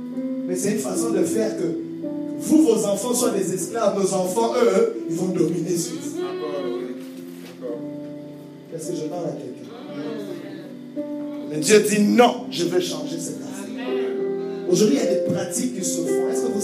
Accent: DR Congo; mon pays d'origine qui est le Congo, où l'espérance de vie des hommes est à 45 ans

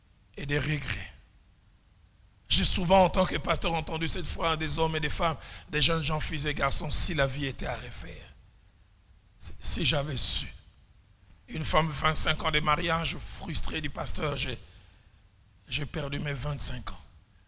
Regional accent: Kinshasa, DR Congo; J'étais allé visiter quelqu'un chez nous à Kinshasa, aux cliniques appelées Ngaliema.

